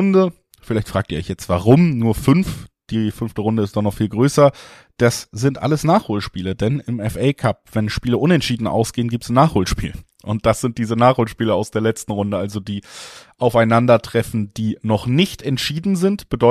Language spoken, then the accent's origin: German; Cologne, North Rhine-Westphalia, Germany; Weiberfastnacht, sag ich als Kölner, kann man selber entscheiden.